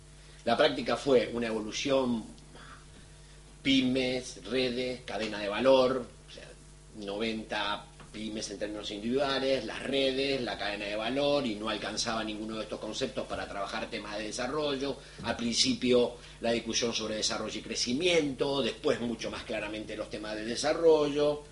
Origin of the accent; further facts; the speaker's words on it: Argentina; soy argentino, tengo algunos años de trabajo en América Latina, no tengo esta cultura colectiva vasca